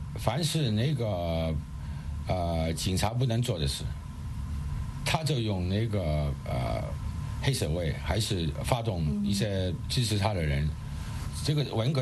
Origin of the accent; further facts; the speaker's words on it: Hong Kong; 要是我们香港人无论是用和平抗争、勇武抗争，你都不听